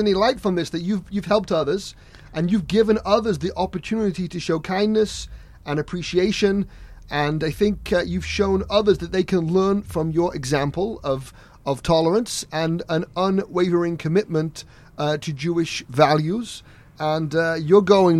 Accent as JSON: {"language": "English", "region": "England", "country": "United Kingdom", "tie": "born or raised there", "said": "I know growing up in England"}